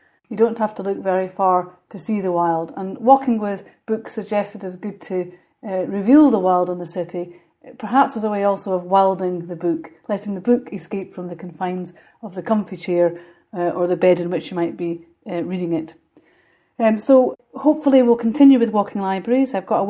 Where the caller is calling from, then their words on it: Glasgow, Scotland, United Kingdom; I'm calling from Glasgow in Scotland. In a top floor tenement flat during COVID-19 restrictions